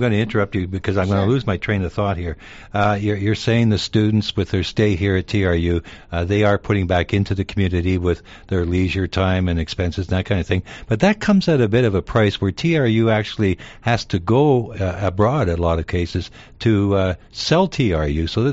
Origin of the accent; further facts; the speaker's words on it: Winnipeg, Manitoba, Canada; When I lived in Winnipeg, I lived there 38 years.